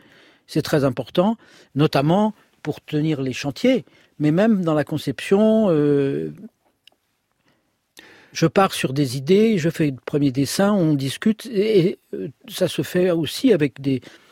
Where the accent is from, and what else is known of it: France